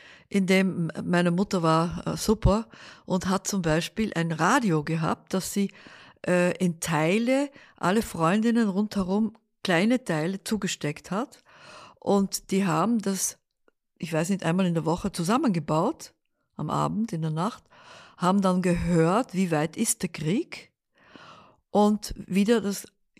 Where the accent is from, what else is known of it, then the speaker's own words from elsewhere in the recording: Netherlands; Und wir wurden dann als Holländer, mein Vater wurde sofort geholt und in ein Lager in Sumatra gesteckt.